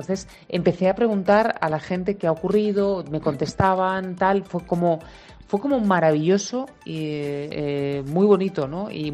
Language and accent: Spanish; Barcelona, Catalonia, Spain; yo ya sabes que soy de Barcelona.